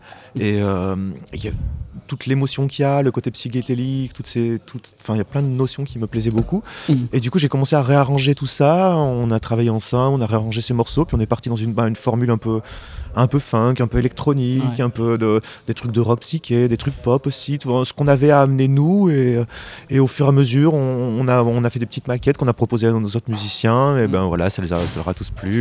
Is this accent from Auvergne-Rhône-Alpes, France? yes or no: yes; Clermont-Ferrand, Auvergne-Rhône-Alpes, France; Et puis, on est de Clermont-Ferrand, nous